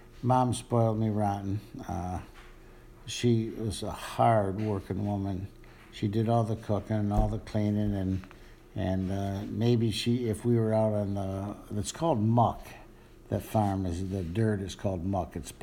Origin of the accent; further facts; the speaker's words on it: Marion, New York, United States; now in Alabama, United States; Well, I grew up in Marion, New York, which is upstate. It's right south of Lake Ontario. And I was born and raised on a crop farm, as opposed to a dairy farm.